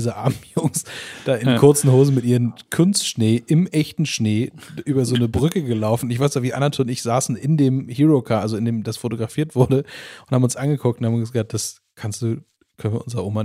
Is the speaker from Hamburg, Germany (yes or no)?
yes; Hamburg, Germany; born there; ich bin auch gebürtiger Hamburger.